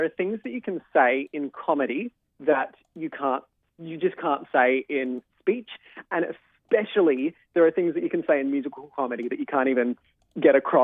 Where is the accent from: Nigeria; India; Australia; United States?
Australia; All I can say is that as an Australian in a same-sex relationship myself